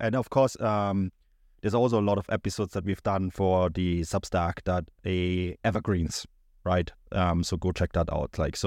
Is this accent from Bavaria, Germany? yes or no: yes; Munich, Bavaria, Germany; because he's in Munich, he's at some beer garden drinking it up, I'm sure. Stefan, it's not fair. It's my hometown.